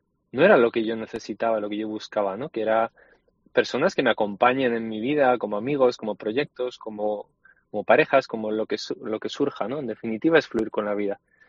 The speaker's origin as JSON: {"language": "Spanish", "region": "Basque Country", "country": "Spain", "moved": "as an adult", "lives_now": "Canary Islands, Spain", "said": "Yo soy nuevo en la isla, soy del País Vasco, llevo un año y medio aquí, ya me siento adoptado canario, y amo profundamente esta tierra."}